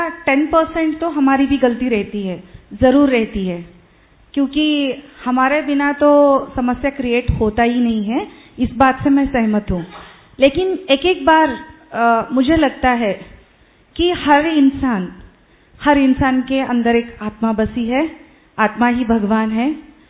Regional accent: Karnataka, India; मैं कर्नाटक से आई हूँ।

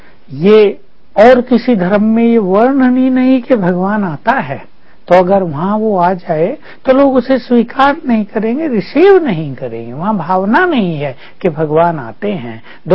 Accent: North India, India; moved away; हम north India से हैं, दिल्ली से भी नॉर्थ में

